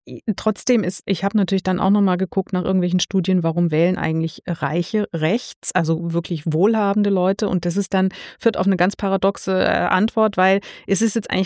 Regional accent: Baden-Württemberg, Germany; Also ich komme ja aus Baden-Württemberg, ne?

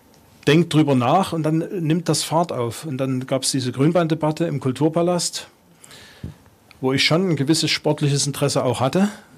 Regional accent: Germany; ich bin ja in der DDR groß geworden, habe dort mich ums Studium beworben

